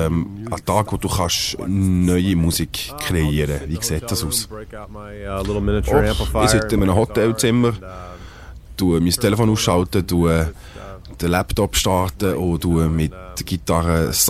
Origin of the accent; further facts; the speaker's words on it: Detroit, Michigan, United States; Das war eine Brücke in Detroit, wo ich aufgewachsen bin, wo über die Stadt übergeht.